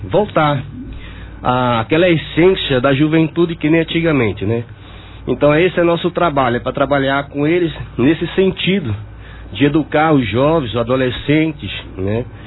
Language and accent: Portuguese; Juazeiro, Bahia, Brazil; also born or lived in Campinas; now in Monte Alto, Brazil; Vim lá da Bahia, Juazeiro da Bahia, e passei um tempo em Campinas, 2 anos em Campinas, e eu vim pra cá, pra Monte Alto.